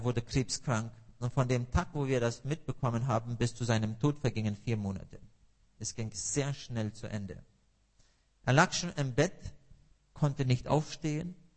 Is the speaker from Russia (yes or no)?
yes; Russia; now in Germany; Ich sage immer, dort in Russland waren wir immer die Deutschen, die Faschisten. Und als die Grenzen dann aufgingen und wir nach Deutschland konnten, und hier sind wir die Russen.